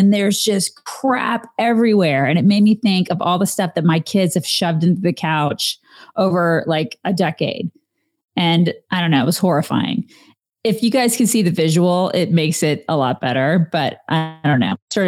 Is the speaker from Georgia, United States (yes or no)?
yes; Atlanta, Georgia, United States; So it was like that when I grew up in Atlanta. And I loved it as a kid.